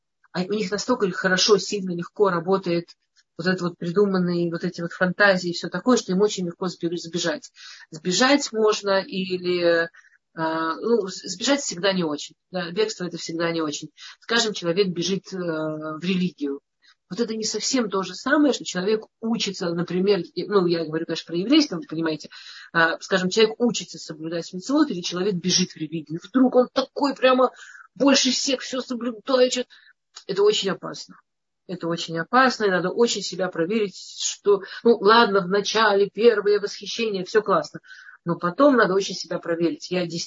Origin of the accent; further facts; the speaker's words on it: Moscow, Russia; accent: Moscow Russian; я из Москвы в детстве, и мы говорили на нормальном, я не знаю, какой у меня сейчас русский прононс, поэтому я, но в детстве я точно говорила на обычном классическом московском русском языке.